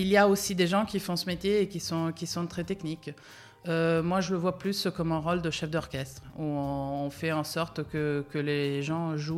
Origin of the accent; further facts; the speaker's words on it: Italy; moved away as an adult; now in France; j'ai fait toutes mes études en Italie, parce que je suis italienne à la base.